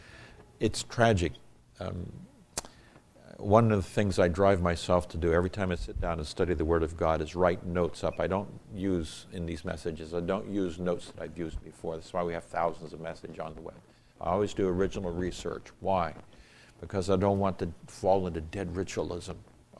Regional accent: Nigeria; I grew up in Nigeria, West Africa. My parents are missionaries there for a number of years.

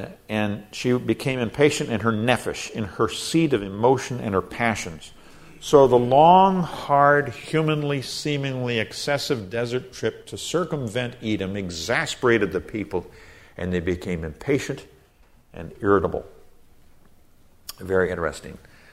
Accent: Nigeria; I grew up in Nigeria, West Africa. We have a lot of poisonous snakes

